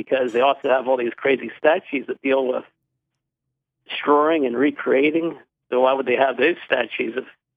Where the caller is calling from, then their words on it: Cumberland, Maryland, United States; from Cumberland, Maryland.